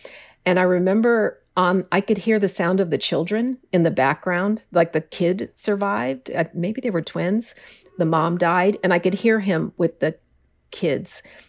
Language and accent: English; Denver, Colorado, United States; Is I grew up in Denver, which is the Mile High City.